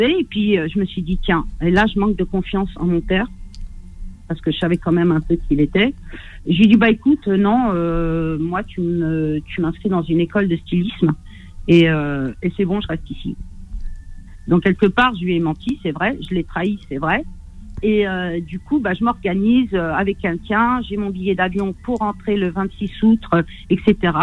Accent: Kabylie, Algeria; Je sais qu'on va pas chez nous en Kabylie.

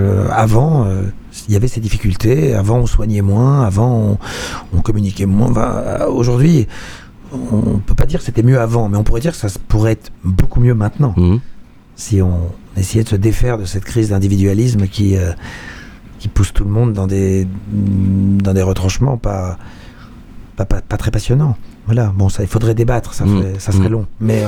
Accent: Argenteuil, Île-de-France, France; also born or lived in Paris / Algeria; Moi, je suis né en Algérie et j'ai grandi à Argenteuil et à Paris.

